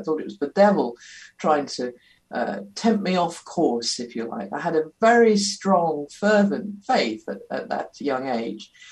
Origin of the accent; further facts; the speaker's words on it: Guernsey; I grew up in a Christian home. I come from Guernsey in the Channel Islands. … is a Guernsey name, a little island, quite a conservative community. I'm in my 50s now.